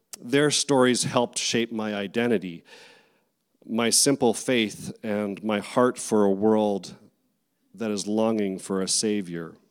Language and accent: English; Abbotsford, British Columbia, Canada; I'm from Abbotsford.